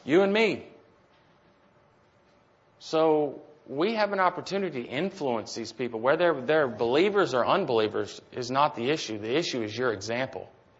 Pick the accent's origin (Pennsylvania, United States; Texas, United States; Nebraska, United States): Texas, United States; But I'm from Texas and I grew up, I guess, used to hearing it wrong.